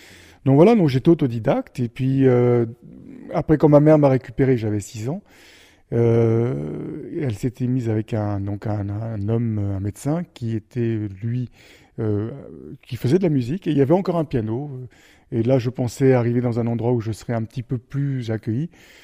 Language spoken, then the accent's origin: French; Paris, Île-de-France, France; born there; j'avais 1 an et demi, et je suis né à Paris, moi. Donc, parce que mon père et ma mère se sont enfuis, parce qu'il y avait de telles pressions familiales qui se sont enfuis à Paris, et moi je suis né après, donc peu de temps après.